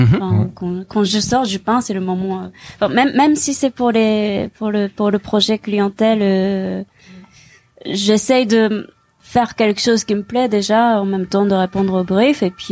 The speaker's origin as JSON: {"language": "French", "town": "Nagoya", "region": "Aichi", "country": "Japan", "said": "Je viens de Nagoya qui est."}